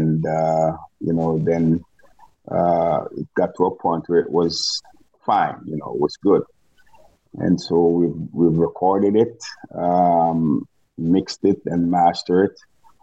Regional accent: Jamaica; now in Toronto, Canada; Yes, I'm originally from Jamaica

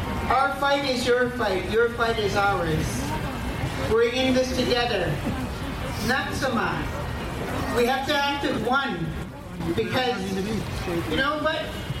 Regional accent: British Columbia, Canada; I'm from Kla'aman. That is the nation that is the furthest north of all the Coast Salish territory.

